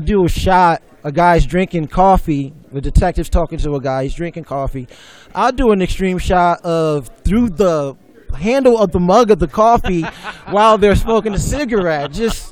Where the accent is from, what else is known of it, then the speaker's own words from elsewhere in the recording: New Jersey, United States; And I'm from Jersey, man.